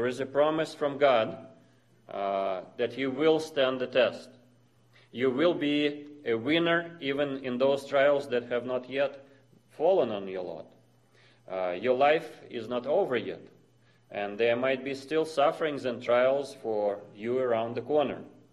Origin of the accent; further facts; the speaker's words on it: Russia; English is a second language; moved away; These are Russian people that we lived amongst, that I was born in Russia and I lived amongst them.